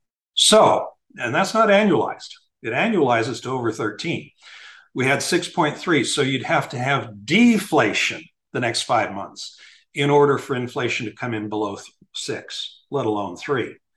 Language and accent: English; Miami, Florida, United States; In Miami, my hometown, 41% year over year.